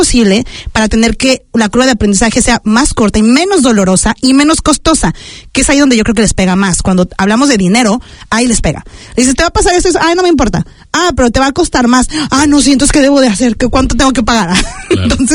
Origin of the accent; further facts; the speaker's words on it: Mexico; now in New Zealand; yo, como mexicana